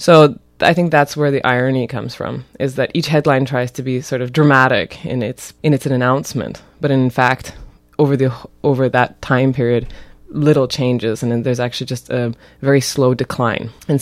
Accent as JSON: {"language": "English", "town": "St. Catharines", "region": "Ontario", "country": "Canada", "moved": "yes", "said": "I mean, I'm from St. Catharines originally, but I haven't been living here for over 10 years."}